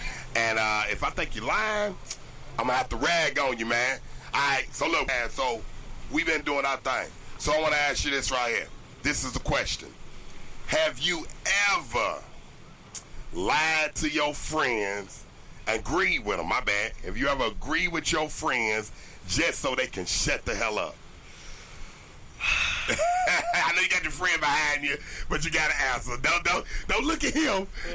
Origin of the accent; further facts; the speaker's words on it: Nashville, Tennessee, United States; I'm from Nashville, Tennessee, which is about to be the next Hollywood.